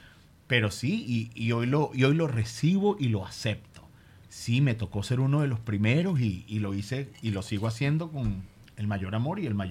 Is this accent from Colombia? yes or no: no; Caracas, Capital District, Venezuela; yo soy de Antímano, mi familia es de Antímano. De Antímano para